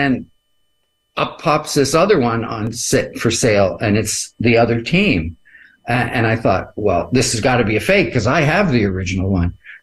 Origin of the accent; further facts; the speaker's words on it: Canada; I'm a Canadian